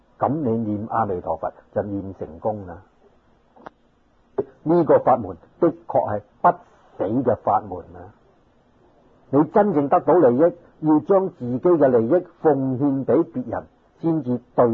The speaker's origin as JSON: {"language": "Cantonese", "country": "China", "said": "我哋中国人同佛法实在系人生造福享福，佢嘅程序排得好好。"}